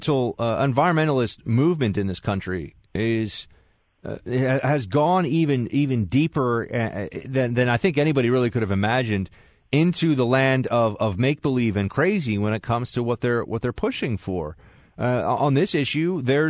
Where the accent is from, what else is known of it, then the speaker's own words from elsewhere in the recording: Manhattan, New York, United States; In my hometown here in Manhattan, I have friends.